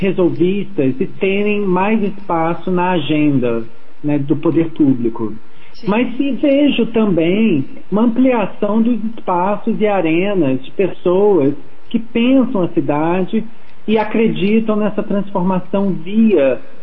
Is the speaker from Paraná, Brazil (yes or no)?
yes; Curitiba, Paraná, Brazil; Eu sou curitibano, então ótimo, sempre estar em contato aí com a terra.